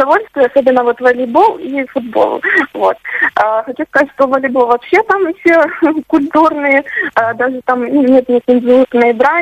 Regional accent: Krasnodar, Krasnodar Krai, Russia; я болельщица, ну, из Краснодара, болельщица Краснодара

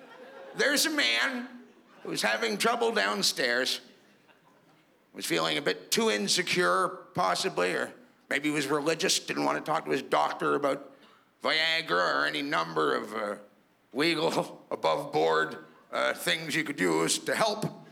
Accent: Toronto, Ontario, Canada; I'm from Toronto

